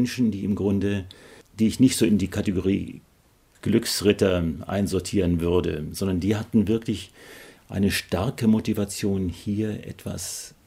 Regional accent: Rhineland, Germany; Ich bin aufgewachsen im Rheinland und stamme aus einer evangelischen Familie, die allerdings weder kirchennah noch kirchenfern ist.

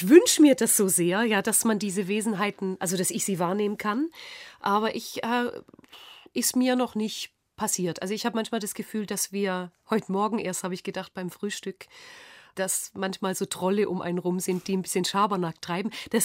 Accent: Tuttlingen, Baden-Württemberg, Germany; Natürlich ist Tuttlingen Heimat in dem Sinne Ursprung. Ja, und da kehre ich auch immer wieder hin zurück. Aber die Heimat, wo ich dann wirklich mich wohlfühle, das ist wohl schon Griechenland geworden in den letzten Jahren.

